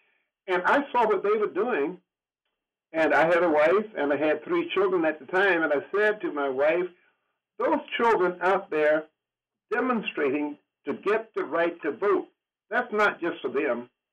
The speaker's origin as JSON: {"language": "English", "region": "Georgia", "country": "United States", "tie": "born or raised there", "said": "Number one, growing up in America's Georgia, being denied all of the opportunities that my white counterparts had, it caused me some concern."}